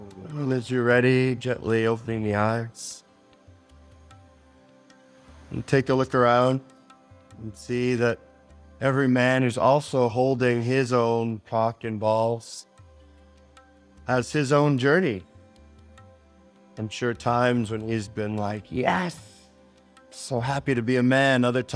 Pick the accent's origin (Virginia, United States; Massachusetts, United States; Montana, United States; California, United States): Massachusetts, United States; Boston; growing up in, I grew up outside of Boston